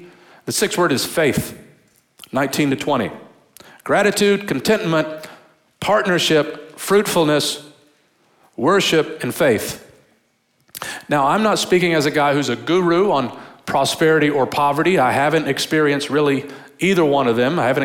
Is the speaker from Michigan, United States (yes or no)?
yes; Detroit, Michigan, United States; born there; So I was born in Detroit, Michigan, to a family that worked in factories in Detroit, what people do in Detroit.